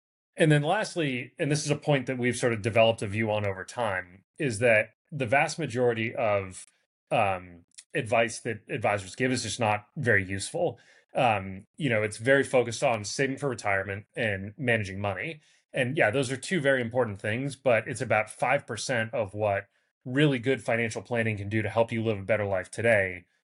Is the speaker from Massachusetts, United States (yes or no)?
yes; Boston, Massachusetts, United States; So I grew up in Boston, as you said, and my plan all along was to go and work on Wall Street.